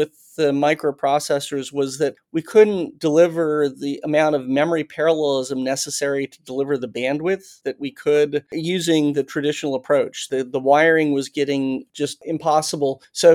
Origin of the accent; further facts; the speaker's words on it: Virginia, United States; There's a physicist at Randolph-Macon College, which is a small college in my hometown. Small town, the college was as big as the town, I think.